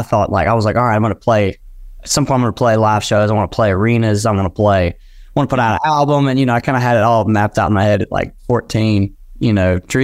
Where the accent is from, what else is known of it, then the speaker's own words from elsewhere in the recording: Houma, Louisiana, United States; I grew up in Houma, Louisiana.